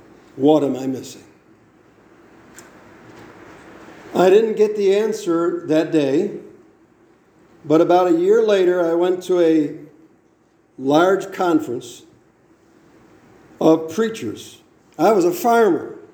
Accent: Orchard Park, New York, United States; I grew up in Orchard Park with all the Jesus freaks, and that thing that happened in Orchard Park, that tabernacle that's still there, and I went to school with all those Jesus freaks.

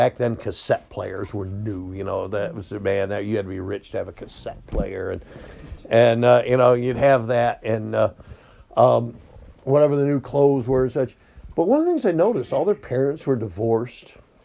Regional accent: Machias, New York, United States; I remember them all thinking that I was from the South because I was from Cattaraugus County and I had a different accent than them. Are you from the South, they'd say? And I know I'm from Machias.

